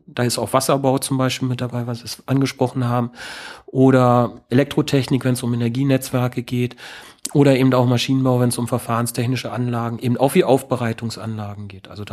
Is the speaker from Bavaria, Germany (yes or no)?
no; Lower Saxony, Germany; Ich komme aus Niedersachsen, meine Eltern haben einen landwirtschaftlichen Betrieb.